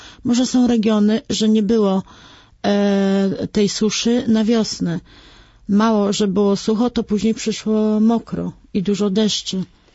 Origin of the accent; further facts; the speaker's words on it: Redków, Kuyavian-Pomeranian Voivodeship, Poland; bo jestem z Redkowa, gmina Szubin